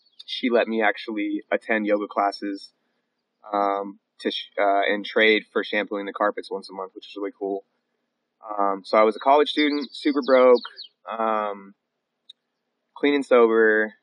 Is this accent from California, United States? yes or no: yes; Humboldt, California, United States; I was born and raised here in Humboldt, and I was raised by a single mother.